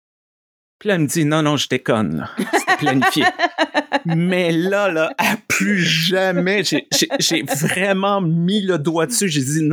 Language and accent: French; Quebec, Canada; Dans ma jeunesse au Québec, j'ai grandi dans l'époque post-Vatican II, l'époque des prêtres cool.